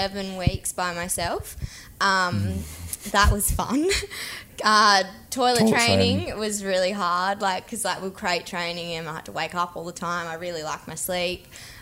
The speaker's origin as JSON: {"language": "English", "town": "Katanning", "region": "Western Australia", "country": "Australia", "tie": "born or raised there", "said": "Growing up in Katanning, our dog was always outside."}